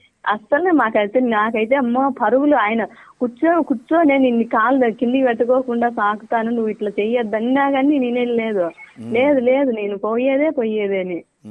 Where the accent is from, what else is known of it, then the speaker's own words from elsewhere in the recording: Anantapur, Andhra Pradesh, India; Sir మాది Anantapuram sir.